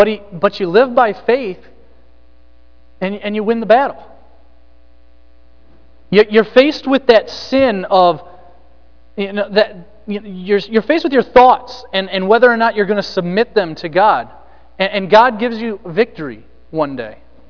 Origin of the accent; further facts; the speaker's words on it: United States; I'm so American egotistic, you know, that's where I grew up.